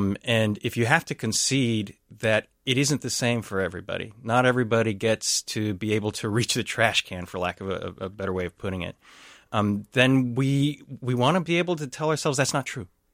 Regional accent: Texas, United States; now in St. Paul, United States; With the guns issue, I grew up in Texas. But I've lived in some pretty liberal places, right? So like I went to a really liberal university. I live here in St. Paul now.

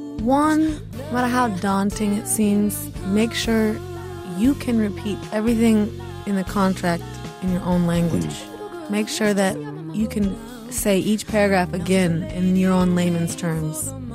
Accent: Oregon, United States; I really am from Oregon. I don't know if you noticed this, but I'm from Oregon.

